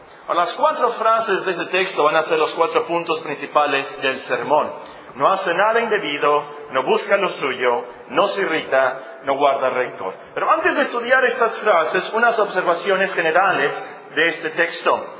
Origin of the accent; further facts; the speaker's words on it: Mexico; nosotros vamos para allá también como mexicanos.